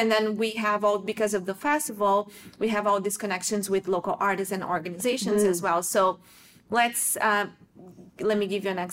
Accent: South Region, Brazil; moved away as an adult; I am an immigrant here, and I was born and raised in Brazil, in the south of Brazil, but my father's family, they're from Japan. So I was from an immigrant family in Brazil, and now I am myself an immigrant here with my family.

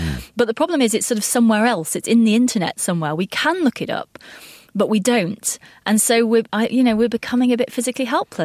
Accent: United Kingdom; I'm British, so I drink a lot of tea and I put milk in my tea.

